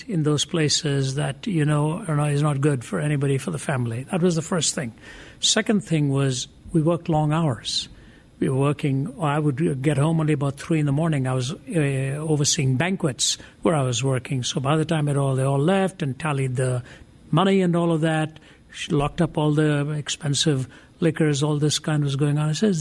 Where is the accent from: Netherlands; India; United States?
India; now in Canada; we used to be introduced as two Indian natives who have arrived here in Canada whenever we were introduced in church.